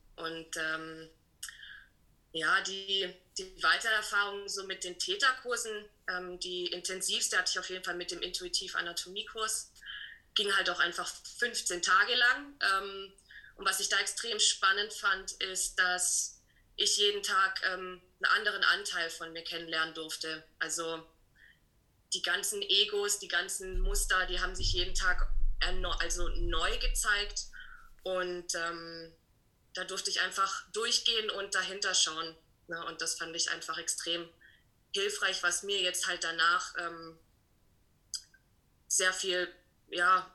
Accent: Germany; now in St. Gallen, Switzerland; ich bin 31 Jahre, lebe seit jetzt knapp 2 Jahren in der Schweiz. Wie man hört, ich komme aus Deutschland, lebe in St. Gallen auf einem Hof

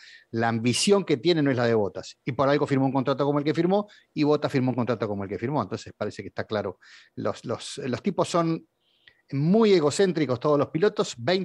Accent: Pergamino, Buenos Aires Province, Argentina; born there; mi papá era de Junín, yo nací en Pergamino

